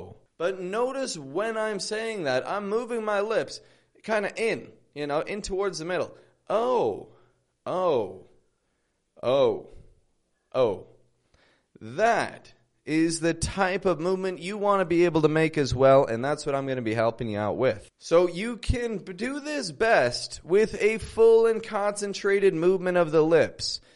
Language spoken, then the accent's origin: English; Toronto, Ontario, Canada; now in Mexico